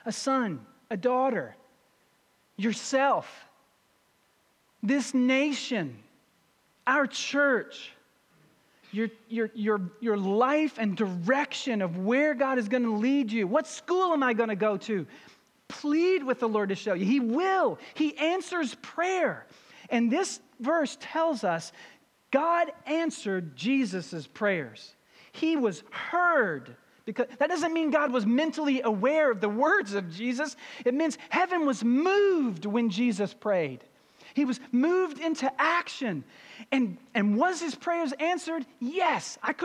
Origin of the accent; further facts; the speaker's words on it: Louisville, Kentucky, United States; I went back to my hometown in Louisville, Kentucky